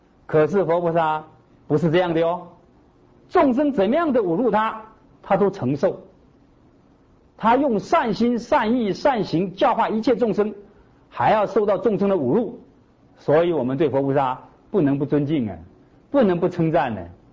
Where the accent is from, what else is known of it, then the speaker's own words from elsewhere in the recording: China; 这个跟我们中国人不一样，我们中国人看任何人啊都是好人